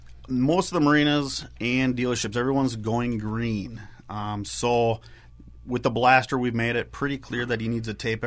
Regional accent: Stillwater, Minnesota, United States; now in Somerset, United States; I'm from Stillwater, locally. I've grew up here my whole life and haven't left too far. I have moved to Somerset, Wisconsin

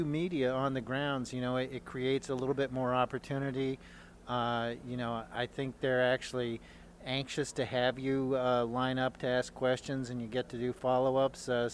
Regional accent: Albuquerque, New Mexico, United States; when I was growing up in Albuquerque, New Mexico, I was a member of the 1968 state championship high school golf team.

